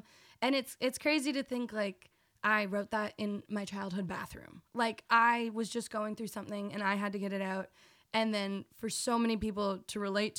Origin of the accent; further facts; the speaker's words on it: York, Yorkshire and the Humber, United Kingdom; Oh, I'm from York. My family's from York.